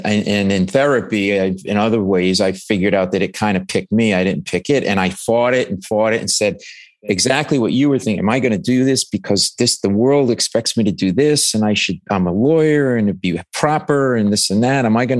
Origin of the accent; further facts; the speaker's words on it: Rhode Island, United States; because I grew up middle class in Rhode Island. My parents were high school educated.